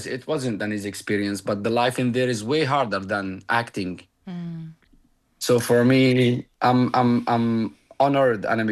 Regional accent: Palestine; Well, for me, I know about this because I grew up in Palestine.

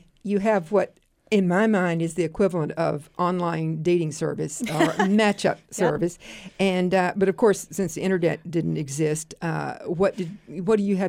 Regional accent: Georgia, United States; born there; The county that I was born in is called Brooks County. It's in Georgia.

